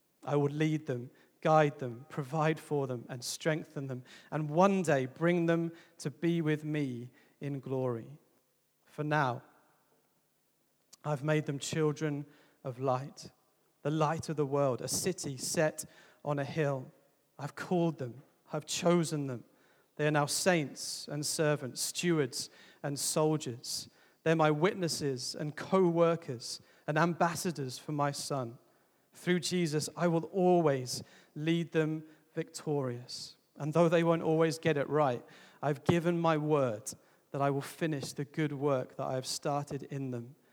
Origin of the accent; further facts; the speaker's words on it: England, United Kingdom; I'm saying nothing, I'm English, so I won't get away with it.